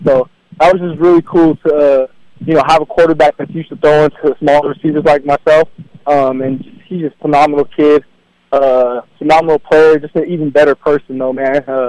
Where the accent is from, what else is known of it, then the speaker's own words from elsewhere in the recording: Hawaii, United States; I mean, I am Hawaiian. I grew up out here. My dad was born on the Big Island out there.